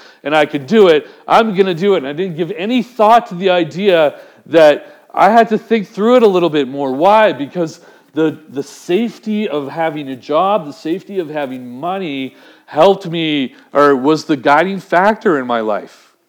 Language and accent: English; Surrey, British Columbia, Canada; So I decided that I'm from Surrey, and I heard that they needed a bunch of berry pickers out in White Rock.